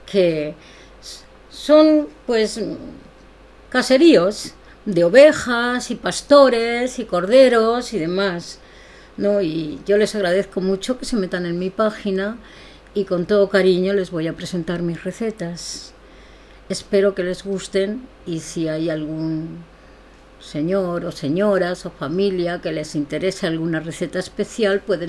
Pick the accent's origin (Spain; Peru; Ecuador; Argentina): Spain; Almadén, Castilla-La Mancha; que es un pueblo de mineros. Almadén es un pueblo donde tenemos minas de mercurio.